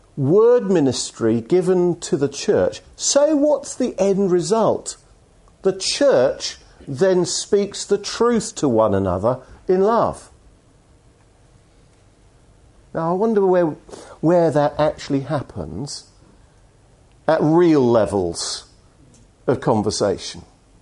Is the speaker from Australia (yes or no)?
no; England, United Kingdom; Secondly, I'm English, and I'm therefore reserved.